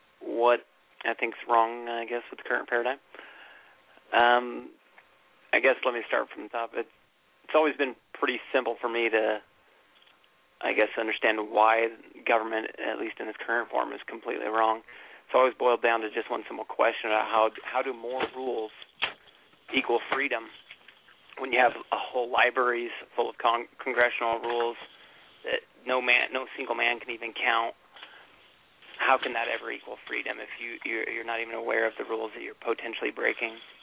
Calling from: Oregon, United States; I'm calling from Oregon.

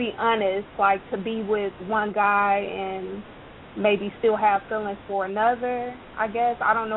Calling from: Atlanta, Georgia, United States; I'm calling from the Atlanta area.

